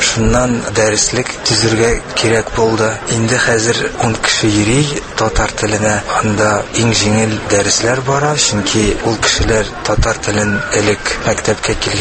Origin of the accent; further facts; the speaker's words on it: Tatarstan, Russia; Tatar is a second language; Ничек инде мин үзем татар, ә татарча сөйләшә алмыйм.